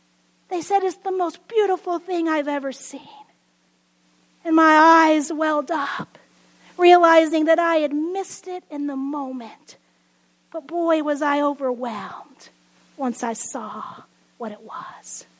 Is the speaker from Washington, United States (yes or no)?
yes; Belfair, Washington, United States; And when I tell people in Seattle I'm from Belfair, they're like, you mean Bellevue? I'm like, no, I know where I live. It's called Belfair. It's not Bellevue.